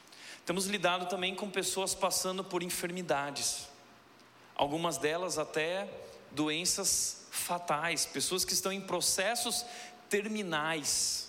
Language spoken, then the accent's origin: Portuguese; Rio Grande do Sul, Brazil; eu sou gaúcho, nossa família é do Rio Grande do Sul, muitos dos nossos parentes estão lá